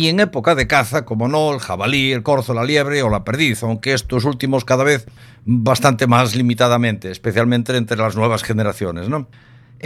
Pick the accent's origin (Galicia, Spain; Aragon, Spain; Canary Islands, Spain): Galicia, Spain; Lugo; yo, por ejemplo, recuerdo que en mi tierra, en Lugo, le llamaban rabadilla lo que aquí en el sur le llaman croca